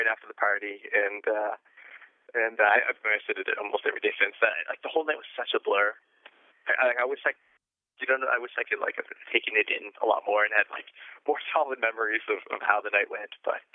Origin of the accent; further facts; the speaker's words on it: Canada; I, myself, I'm from Canada.